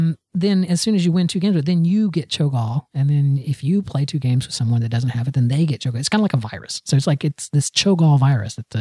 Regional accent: the South, United States; I love sweet potatoes. I'm from the South, Toppy.

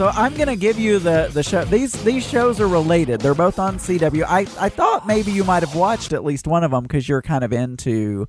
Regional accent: Arkansas, United States; I have always heard it pronounced Inya, but then again, I am from Arkansas, so I cannot say that we are the capital of pronunciation.

